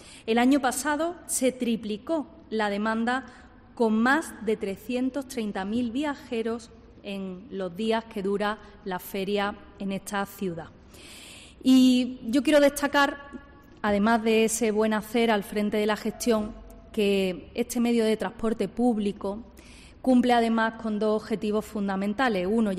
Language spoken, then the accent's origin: Spanish; Málaga, Andalusia, Spain; no podemos estar, como malagueño, más orgulloso de esta infraestructura